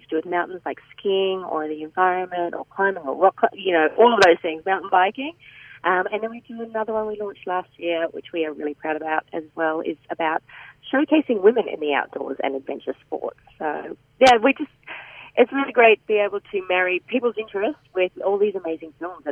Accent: Queensland, Australia; I grew up in North Queensland, and so for me it's all about the reef and diving and freediving and coral.

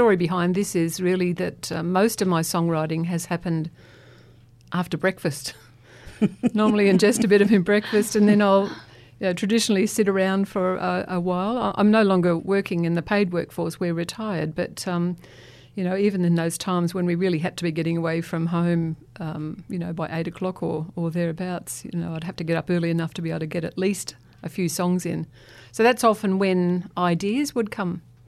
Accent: Sydney, New South Wales, Australia; moved away as an adult; also born or lived in Walker; now in Barossa, Australia; I was born in New South Wales in a little tiny town called Walker, up in the northern tablelands of near Tamworth.

